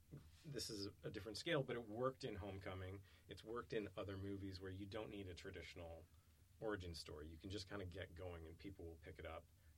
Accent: Scotland, United Kingdom; I'm Scottish by birth and by culture, and I wanted him to be a great Doctor Who.

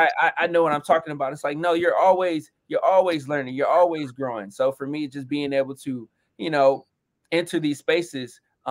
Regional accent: Detroit, Michigan, United States; I'm originally from Detroit, but I moved to where I currently live, Grosse Pointe.

